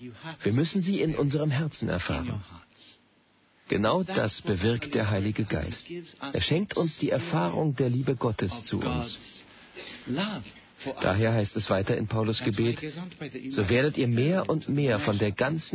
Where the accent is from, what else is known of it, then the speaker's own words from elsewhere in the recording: England, United Kingdom; Ich bin Engländer.